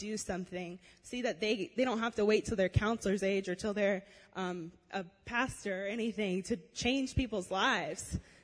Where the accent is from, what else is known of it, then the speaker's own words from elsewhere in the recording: Spartanburg, South Carolina, United States; I'm from Spartanburg, South Carolina, which is 2.5 hours away.